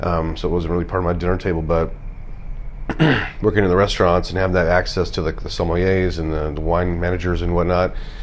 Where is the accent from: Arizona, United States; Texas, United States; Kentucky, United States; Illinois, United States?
Texas, United States; Dallas; Yep, Dallas, Texas.